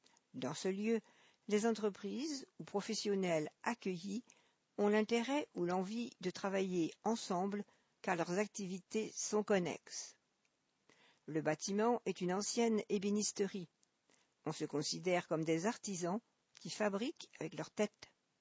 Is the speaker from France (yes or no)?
yes; Le Chambon-Feugerolles, Auvergne-Rhône-Alpes, France; also born or lived in Saint-Étienne / La Ricamarie / Chicago; Je suis né à Saint-Thé. J'ai surtout vécu au Chambon-Feugerolles et à la Ricamarie.